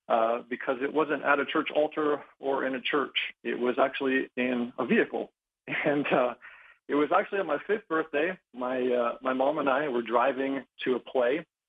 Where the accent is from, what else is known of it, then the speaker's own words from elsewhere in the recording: Erie, Pennsylvania, United States; moved away as an adult; also born or lived in Springfield, Missouri / Chicago; now in Florida, United States; I grew up in Erie, Pennsylvania. And I lived there for the first 18 years of my life, and from there had went to Central Bible College in Springfield, Missouri, where my wife and I had met. And shortly after that, I moved to Chicagoland area